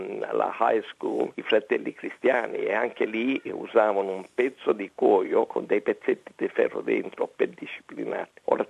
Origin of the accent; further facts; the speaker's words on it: Sicily, Italy; E pur essendo siciliano e pur essendo orgoglioso della mia sicilianità